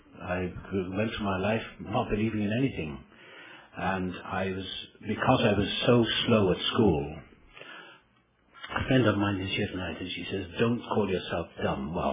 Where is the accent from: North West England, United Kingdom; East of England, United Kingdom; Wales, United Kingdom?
Wales, United Kingdom; born there; I was born in South Wales.